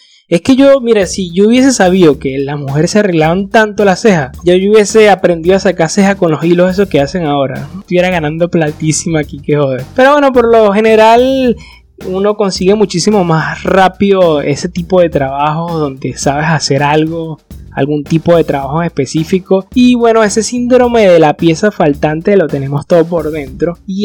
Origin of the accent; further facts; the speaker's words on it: Charallave, Miranda, Venezuela; en mi pueblo allá de Charallave